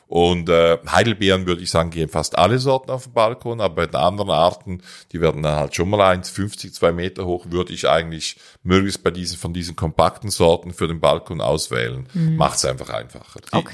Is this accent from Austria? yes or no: no; Switzerland; now in Ammerland, Germany; Hier im Ammerland haben wir nicht ganz so viel Sonne wie bei uns in der Schweiz